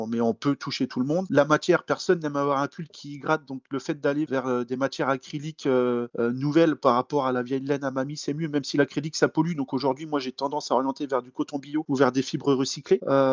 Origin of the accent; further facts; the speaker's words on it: Reims, Grand Est, France; je travaillais pour un club de football chez moi, à Reims.